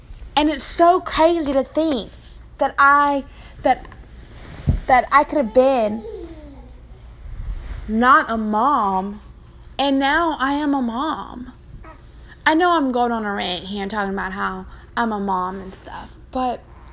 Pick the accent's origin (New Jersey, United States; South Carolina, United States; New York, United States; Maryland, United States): South Carolina, United States; Spartanburg; now in Valdosta, United States; I live in Valdosta, Georgia. I am originally from Spartanburg, South Carolina, but I've lived in the South my whole entire life.